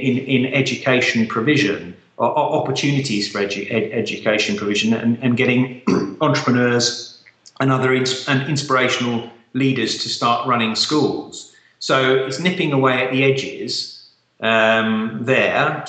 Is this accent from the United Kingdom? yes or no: yes; London, United Kingdom; where I was brought up in London.